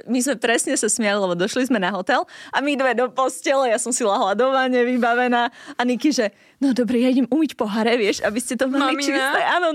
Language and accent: Slovak; Dolný Kubín, Žilina Region, Slovakia; My sme vlastne 4 kamošky, čo sme z Dolného Kubína.